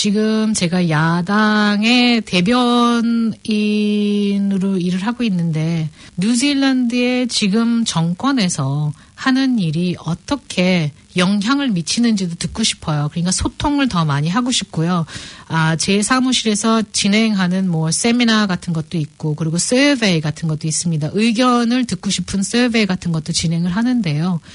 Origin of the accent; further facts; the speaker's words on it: South Korea; now in New Zealand; 저는 네. 한국 사람이기 때문에